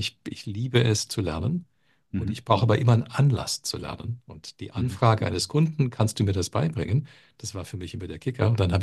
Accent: Toronto, Ontario, Canada; German is a second language; moved away as an adult; now in Germany; Ich bin Kanadier, ich kam aus Toronto, habe mein Studium in Deutschland abgeschlossen und dann bin ich geblieben

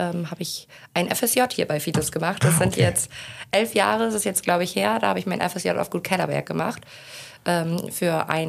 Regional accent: Meppen, Lower Saxony, Germany; Ja, ich bin Emsländer Mädel. Ich bin in Meppen geboren und bin auch in Meppen aufgewachsen. Bin auch hier in Nödicke in die Kita-Kirche, Kindergarten Eichenohr gegangen und danach auf die Johannes-Gutenberg-Schule und dann aufs Windhorst-Gymnasium.

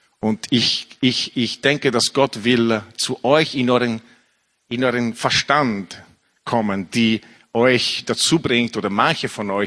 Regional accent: Italy; German is a second language; moved away; ich bin in Italien aufgewachsen mit einer französischen Mutter, da habe ich Französisch so gesprochen mit meiner Mom und manche Freunde in Frankreich. Und dann habe ich in England Theologie studiert und dort habe ich Englisch gelernt.

